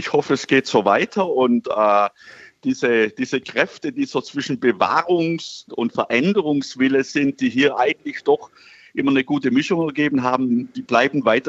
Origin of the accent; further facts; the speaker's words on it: Baden-Württemberg, Germany; Wobei, ich komme nicht aus Württemberg, streng genommen. Oberschwaben ist was anderes.